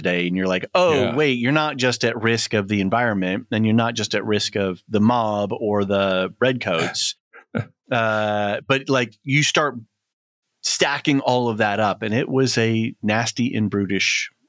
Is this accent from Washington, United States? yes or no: yes; Seattle, Washington, United States; I'm originally from Seattle